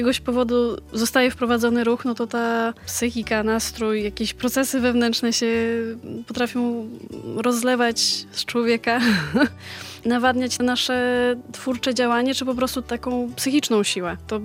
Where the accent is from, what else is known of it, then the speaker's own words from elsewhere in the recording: Podlaskie Voivodeship, Poland; wyjechałam z rodzinnego Podlasia na 2 miesiące do Wrocławia